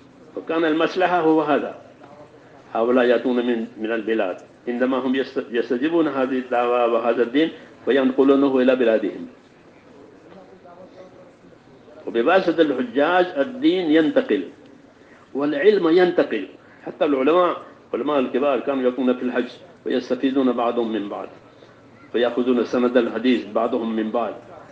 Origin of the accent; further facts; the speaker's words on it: India; عندنا في الهند